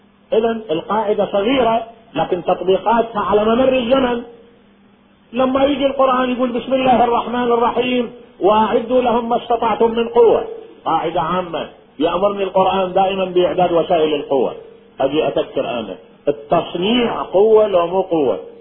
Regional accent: Iraq; قلت له من العراق. قال لي انت على اي مذهب؟ قلت له انا على مذهب اهل البيت، على مدى الإمام الصادق جعفر بن محمد الصادق.

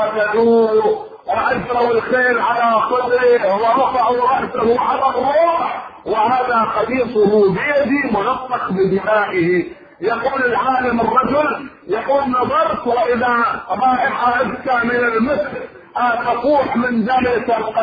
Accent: Iraq; معروف عندنا بالعراق وهنا وكل مكان

